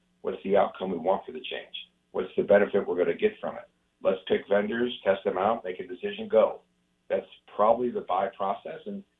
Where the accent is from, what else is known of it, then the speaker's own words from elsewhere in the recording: Ohio, United States; And for example, I was born and raised in Ohio.